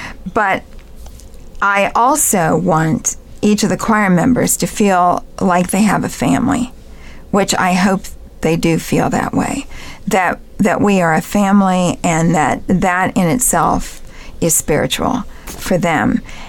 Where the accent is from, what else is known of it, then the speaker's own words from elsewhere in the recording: Wilmington, Ohio, United States; my parents had the foresight to start me off with piano lessons when I was six at the college in my hometown, which was Wilmington College.